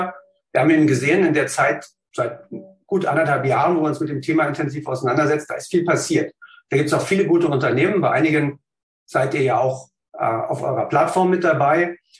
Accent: Berlin, Germany; born there; ich bin gebürtiger Berliner, habe hier in Berlin Naturwissenschaften studiert

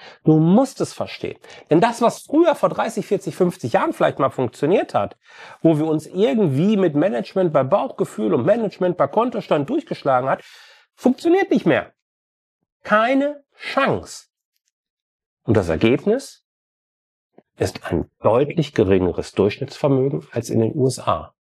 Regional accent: North Rhine-Westphalia, Germany; Ich komme aus dem Ruhrgebiet, da sagt man das zumindest so.

